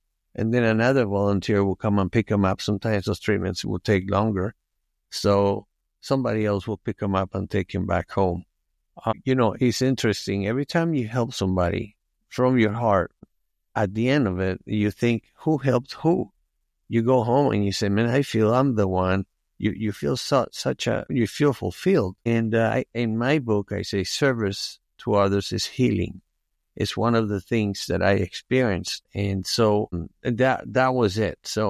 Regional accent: Venezuela; I was always aware of seeing the less fortunate around me, especially growing up in South America and Venezuela.

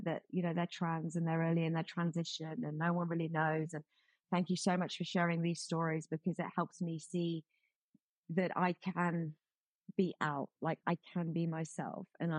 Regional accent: United Kingdom; accent: British; now in Houston, United States; my accent is very British. So I'm aware of Channel 4, but I have not lived in the UK since 1998.

